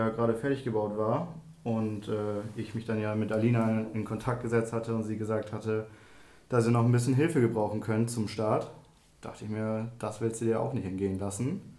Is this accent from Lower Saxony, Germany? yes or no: yes; Bunde, Lower Saxony, Germany; Also erstmal komme ich ja hier aus Bunde